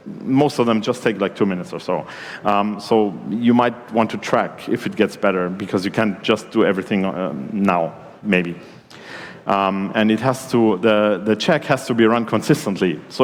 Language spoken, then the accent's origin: English; Germany; English is a second language; And since I'm from Germany, I provided a software bill of materials for one of my favorite foods, which is Schnitzel Pommes Salat.